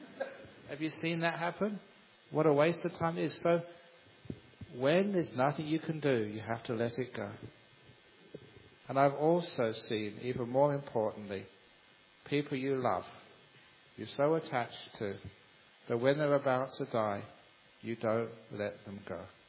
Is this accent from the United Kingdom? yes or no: yes; London, United Kingdom; As a young man, you know, growing up in London, it was in the 60s, used to see all these great concerts.